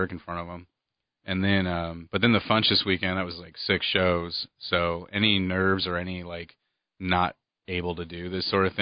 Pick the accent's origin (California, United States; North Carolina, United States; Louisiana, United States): California, United States; Alpine; I did. I grew up in Alpine, California.